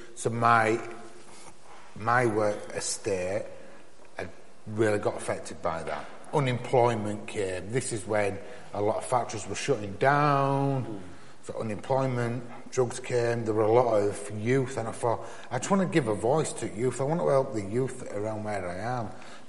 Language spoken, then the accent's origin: English; Bradford, Yorkshire and the Humber, United Kingdom; growing up in Yorkshire and in Bradford is really dear to my heart.